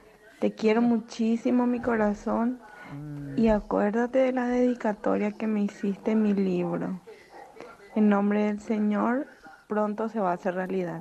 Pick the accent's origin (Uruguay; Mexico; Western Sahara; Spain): Spain; Galicia; No sé si te acordás de mí. Soy la de Galicia.